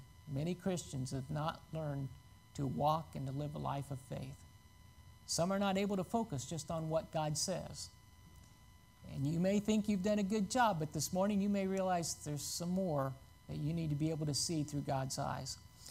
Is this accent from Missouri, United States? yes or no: yes; Missouri, United States; And I realize what we're from the Show Me State, Missouri.